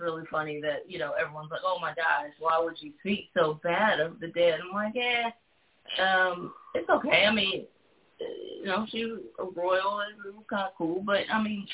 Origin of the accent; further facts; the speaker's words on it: United States; I grew up in American public school.